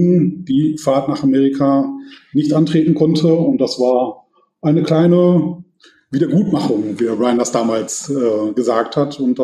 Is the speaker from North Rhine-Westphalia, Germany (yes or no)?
yes; Herten, North Rhine-Westphalia, Germany; Ich komme aus Herten, genau genommen aus Westerholt, bin 46 Jahre jung